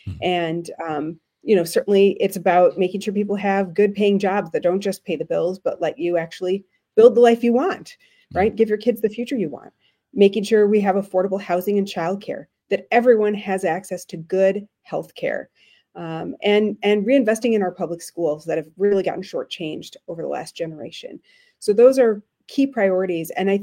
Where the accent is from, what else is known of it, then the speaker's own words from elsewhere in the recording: Marshfield, Wisconsin, United States; Well, I was born in Marshfield and spent my early years in rural Taylor County, which if you're not familiar, it's north of Highway 29.